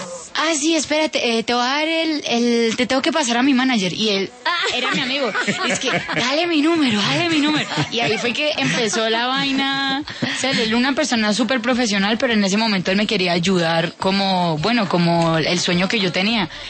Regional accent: Colombia; yo soy colombiana, o sea, que todo colombiano desde pequeño, en diciembre le ponen las de diciembre

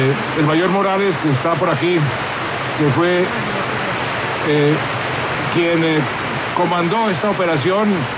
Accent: Colombia; nuevamente nos hacen sentir muy orgullosos como colombianos

